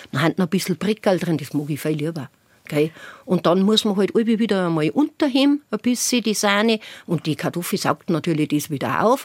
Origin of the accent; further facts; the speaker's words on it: Bavaria, Germany; bei uns in Niederbayern